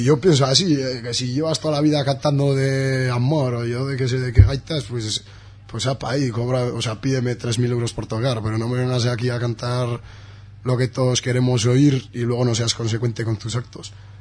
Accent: Liedena, Navarre, Spain; Yo soy de Liedena, que es un pueblo que viven 100 personas

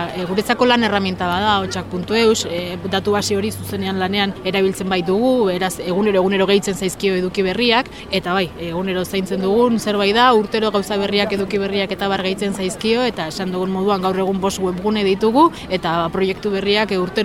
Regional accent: Basque Country, Spain; bani gipuzkoarra naiz, orduan, seguru nago bizkaiara joango banitz, edo iparraldera joango baniz nire euskalkiarekin

